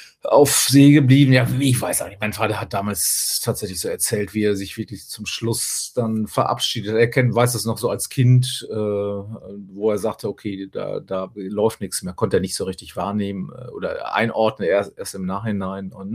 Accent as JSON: {"language": "German", "region": "Rhön", "country": "Germany", "said": "weil wir kommen ja eigentlich da aus dem Rhongebiet, da war jetzt auch nicht so viel Wassernähe"}